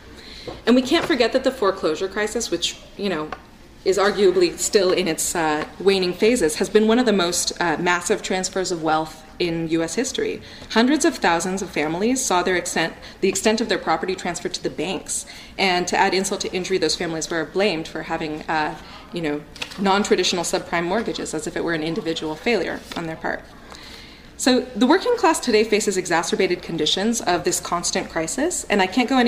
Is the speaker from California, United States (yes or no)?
yes; San Francisco, California, United States; born there; I was born in San Francisco